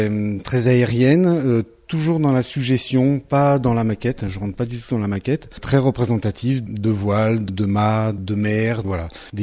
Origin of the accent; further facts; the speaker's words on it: Paris, Île-de-France, France; Quand on est parisien, on a envie de s'échapper.